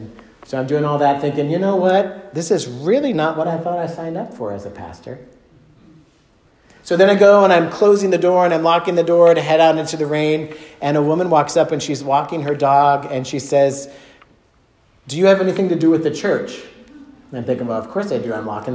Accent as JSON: {"language": "English", "town": "Sacramento", "region": "California", "country": "United States", "tie": "born or raised there", "said": "I grew up in Sacramento. We would raft."}